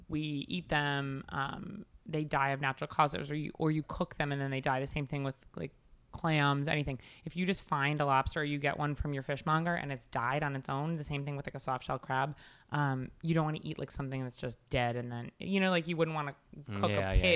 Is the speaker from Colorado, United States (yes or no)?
no; Long Island, New York, United States; And I grew up in Long Island, as everybody on the planet knows by now.